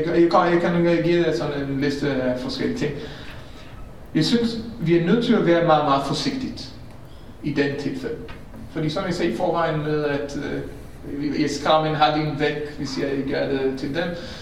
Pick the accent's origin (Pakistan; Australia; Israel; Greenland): Israel; now in Denmark; Jeg kommer fra Israel, hvor jeg har aldrig oplevet en begravelse, hvor kvinder og mænd var adskilt.